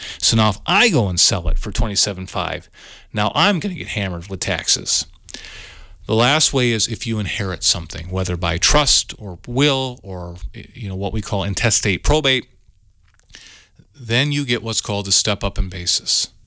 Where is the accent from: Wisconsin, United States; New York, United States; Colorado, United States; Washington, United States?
Wisconsin, United States; Riverdale; now in Spring Green, United States; I grew up in Riverdale. I'm a river rat down by Muscadet. I currently live in Spring Green, so I'm from River Valley now.